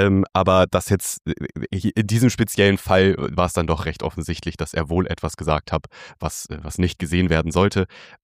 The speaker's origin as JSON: {"language": "German", "town": "Hildesheim", "region": "Lower Saxony", "country": "Germany", "tie": "born or raised there", "lives_now": "Berlin, Germany", "said": "Also ich bin hier in Berlin so, das ist anbindungstechnisch total okay. So aus meiner Heimat Hildesheim, das bei Hannover"}